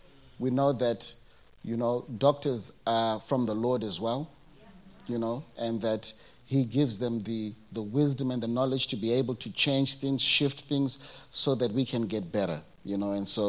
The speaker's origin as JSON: {"language": "English", "country": "Zimbabwe", "tie": "born or raised there", "said": "And so I recall I grew up in Zimbabwe."}